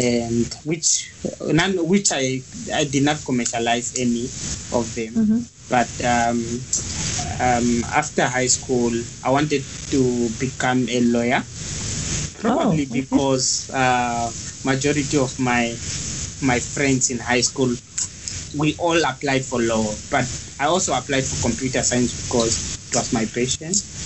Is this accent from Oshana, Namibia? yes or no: yes; Ehenye, Oshana, Namibia; moved away as an adult; now in Manchester, United Kingdom; From Namibia. I was born in a small village called Ehenye nearby Oshakati.